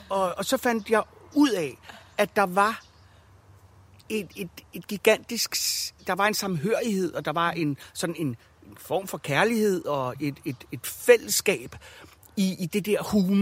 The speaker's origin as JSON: {"language": "Danish", "town": "Amager", "region": "Capital Region of Denmark", "country": "Denmark", "tie": "born or raised there", "said": "jeg voksede op ude på Amager."}